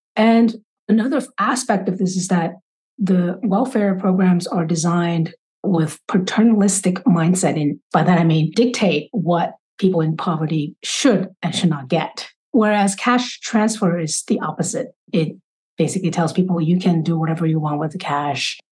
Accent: China; I grew up in poverty because I was born and raised in China in the 1980s.

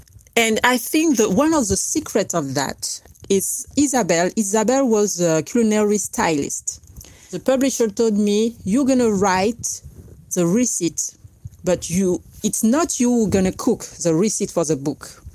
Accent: Gabon; I grew up in Gabon. Gabon, it's a little country in the center of Africa.

